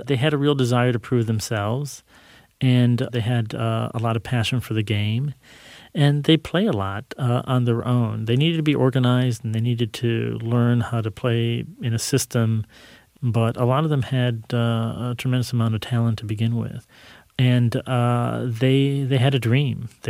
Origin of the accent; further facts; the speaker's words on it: Ann Arbor, Michigan, United States; I had felt alienated and separated from everyone growing up in Ann Arbor. When there were few Latinos in the Midwest